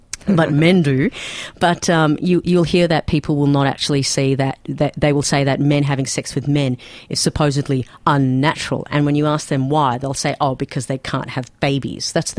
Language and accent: English; Pakistan; Like, I come from Pakistan, where it's forbidden by law, you can be put in prison